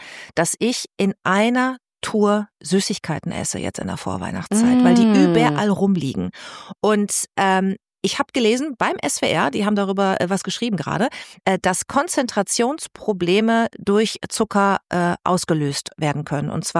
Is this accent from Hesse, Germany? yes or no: no; Bad Lippspringe, North Rhine-Westphalia, Germany; also born or lived in Münster / Hamburg; Aber guck mal, ich habe in NRW gewohnt. Ich bin ja in Bad Lippspringe aufgewachsen, in Paderborn zur Schule gegangen.